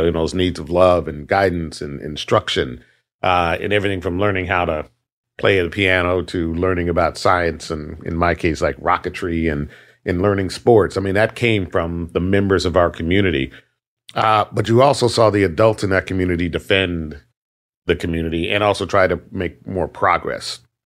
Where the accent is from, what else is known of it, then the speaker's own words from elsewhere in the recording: Colorado, United States; they moved into Pueblo, Colorado. And then from there, so I'm fourth generation from Colorado.